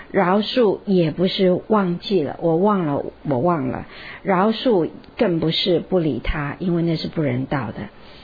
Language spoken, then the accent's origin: Chinese; China; 因为我们中国人都知道，下焉者以怨报德，上焉者以德报怨